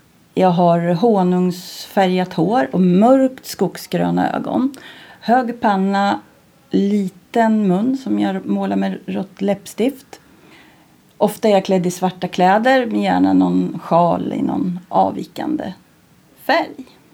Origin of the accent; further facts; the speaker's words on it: Arboga, Västmanland County, Sweden; jag är född och uppvuxen i Arboga för ganska så exakt 55 år sedan. Jag är född 1963.